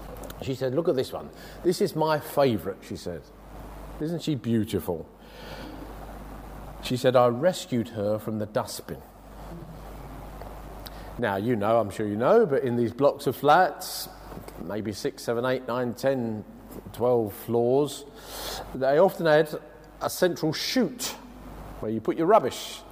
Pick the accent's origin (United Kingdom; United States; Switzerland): United Kingdom; London; I lived where I was born in East London, in Bow, in Mile End.